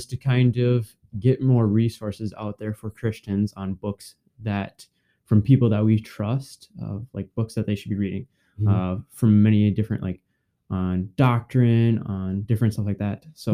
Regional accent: River Falls, Wisconsin, United States; I grew up in River Falls, Wisconsin.

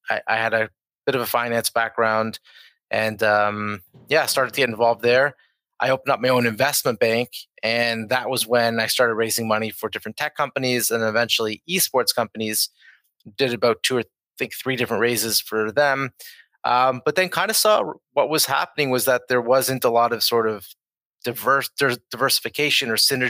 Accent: Toronto, Ontario, Canada; Yeah, I grew up in Toronto. I've been here most of my life, except now, over the past 2 weeks, I've been, living in Boca Raton in Florida.

